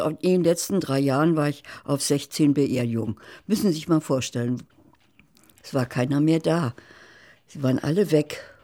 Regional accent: West Germany, Germany; now in Berlin, Germany; Ich wohne direkt in Berlin, ja. Nein, ich bin eine Wessi-Frau. West, ne.

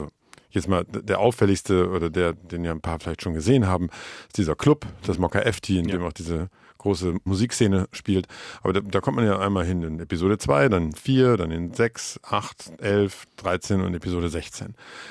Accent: Wuppertal, North Rhine-Westphalia, Germany; now in Berlin, Germany; ich komme aus Wuppertal. Ja. Wuppertal ist so ein lustiges, etwas muffiges Kaff in Nordrhein-Westfalen, das ich sehr gern habe.

